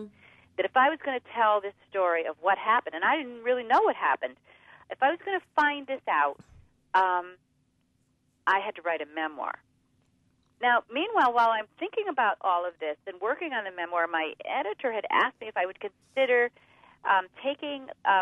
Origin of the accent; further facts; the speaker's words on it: Hartford, Connecticut, United States; write about Hartford and how it affected me as a writer growing up in Hartford.